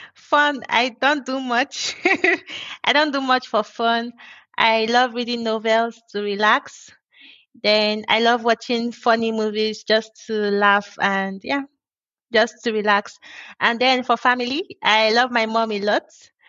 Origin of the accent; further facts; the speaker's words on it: Nigeria; now in Malta; I'm from Nigeria.